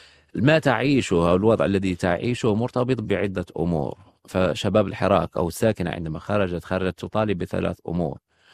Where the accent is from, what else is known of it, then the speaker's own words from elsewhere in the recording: Jerada, Oriental, Morocco; الذي صور بمدينتي الأصلية، يعني التي ترعرعت فيها، مدينة جرادة التي توجد بشرق المغرب، هي مدينة منجمية